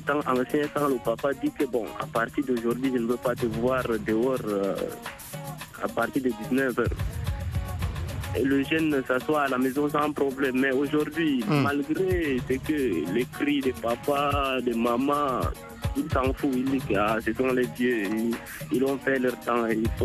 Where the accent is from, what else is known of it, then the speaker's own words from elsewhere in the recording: Chad; now in Cameroon; Je ne suis pas camère, je suis tchadien.